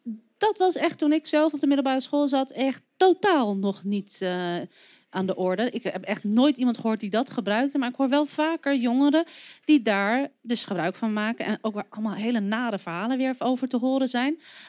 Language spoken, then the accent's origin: Dutch; Amsterdam, North Holland, Netherlands; ik vertel dat ik uit Amsterdam kom. Als ik vertel dat ik uit Amsterdam kom